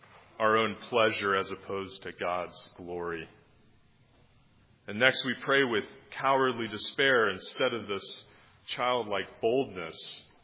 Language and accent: English; Atlanta, Georgia, United States; I grew up in Atlanta, Georgia, in a suburb